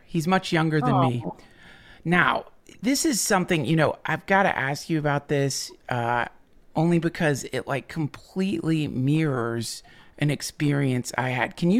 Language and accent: English; Asheville, North Carolina, United States; now in Austin, United States; We just moved from Asheville to Austin. I grew up in Asheville.